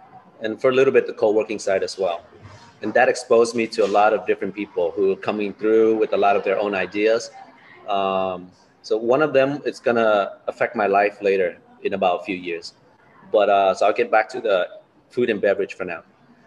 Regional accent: Los Angeles, California, United States; also born or lived in Da Nang, Vietnam; I was born in Da Nang, but I grew up in Los Angeles.

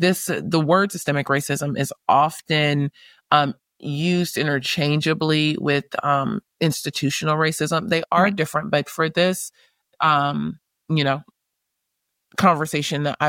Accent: United States; this is where I'm from. This is my nationality.

